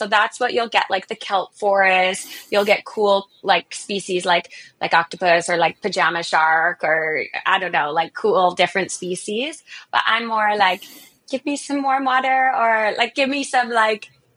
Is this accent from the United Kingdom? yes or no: no; Canada; When I was growing up in Canada